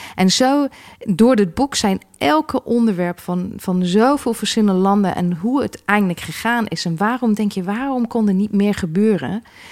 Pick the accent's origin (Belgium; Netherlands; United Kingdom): United Kingdom; England; Dus ik ben in Engeland geboren en opgegroeid.